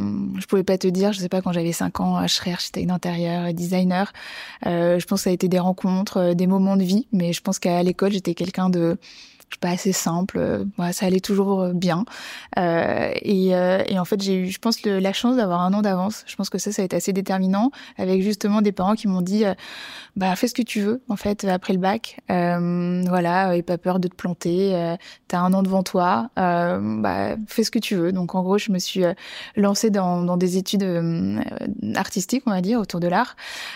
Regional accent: Bordeaux, Nouvelle-Aquitaine, France; Alors j'ai grandi à Bordeaux avec des parents et un frère, on va dire.

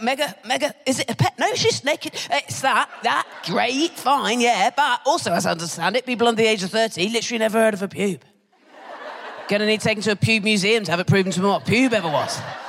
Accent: South West England, United Kingdom; moved away as an adult; now in London, United Kingdom; I grew up in Dorset in the 90s.

